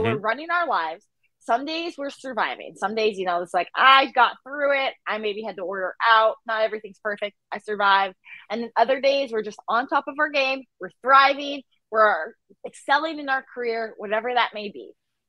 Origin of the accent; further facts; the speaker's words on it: Florida, United States; no, I'm from Florida.